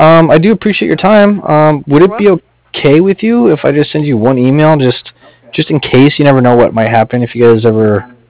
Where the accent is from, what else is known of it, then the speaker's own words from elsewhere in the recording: Colorado, United States; Right. Well, I grew up in Colorado, actually.